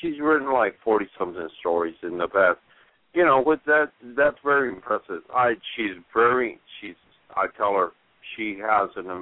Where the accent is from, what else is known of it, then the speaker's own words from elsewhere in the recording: San Antonio, Texas, United States; I'm from San Antonio, Texas. I got my prerequisites at San Antonio College, and then I went off to St. Mary's University, which is also in San Antonio